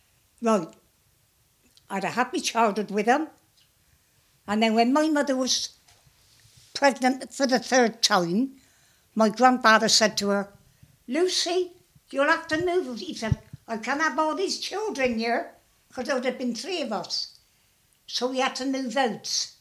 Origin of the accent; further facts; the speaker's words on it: Gloucester, South West England, United Kingdom; born there; I was born in Gloucester, in Westgate Street, in my grandfather's fish and chip shop, down Westgate Street.